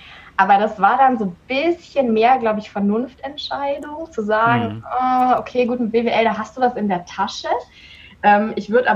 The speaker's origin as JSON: {"language": "German", "town": "Augsburg", "region": "Bavaria", "country": "Germany", "tie": "born there", "said": "Ich komme gebürtig aus Augsburg. Habe ja auch in Augsburg studiert"}